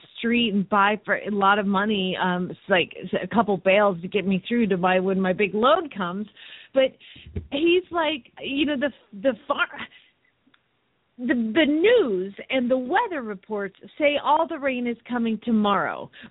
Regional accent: Phoenix, Arizona, United States; from Phoenix, Arizona

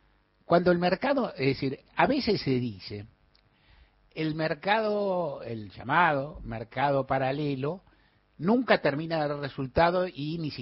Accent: Argentina; Primera del Plural como argentino

